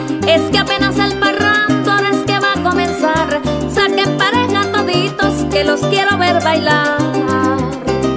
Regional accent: Colombia; Donde me pude criar, yo vengo de la sabana, nací en Atocorazal, donde la vista se pierde entre Mastrando y Palmar.

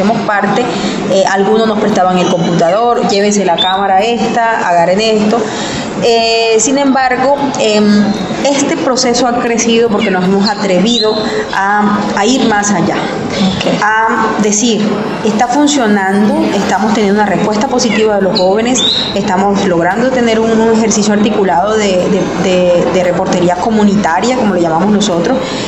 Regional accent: La Guajira, Colombia; yo vengo del resguardo de la Media y Alta Guajira

